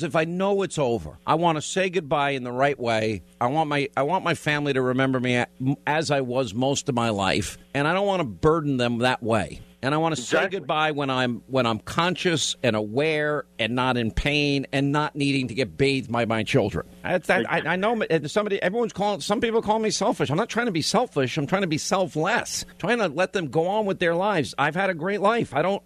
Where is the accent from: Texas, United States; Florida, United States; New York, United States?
New York, United States; Long Island; Joe is in Long Island, New York, my hometown.